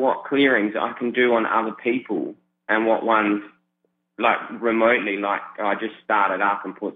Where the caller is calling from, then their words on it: Perth, Western Australia, Australia; Yeah, I'm calling from Perth in Australia.